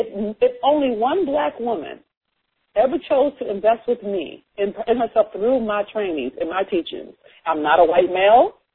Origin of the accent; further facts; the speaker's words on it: Baltimore, Maryland, United States; She came from D.C., poor. I came from Baltimore streets, right?